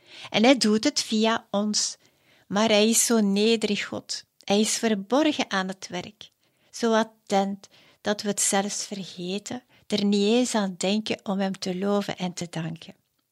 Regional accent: Belgium; Ginder in Frankrijk. Heel alleen als Belgische.

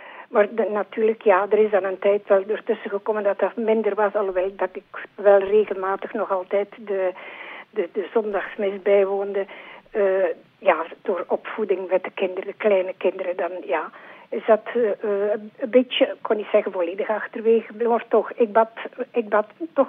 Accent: Temse, Flanders, Belgium; born there; Ik ben Oost-Vlaming, ik ben geboren in Temse.

